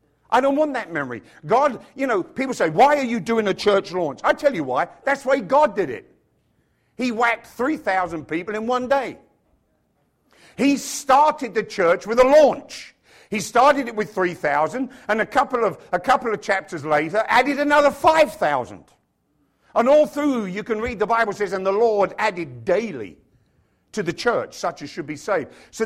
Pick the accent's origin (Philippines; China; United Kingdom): United Kingdom; England; born there; Sorry if you're a guest, I was born in England, therefore the sense of humor's out of whack.